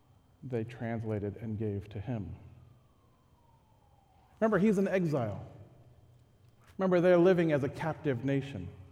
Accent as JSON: {"language": "English", "region": "California", "country": "United States", "also_born_or_lived": "St. Louis, United States", "said": "where are you from? California. No, like, where are you, like, from? Oh, I was born in St. Louis."}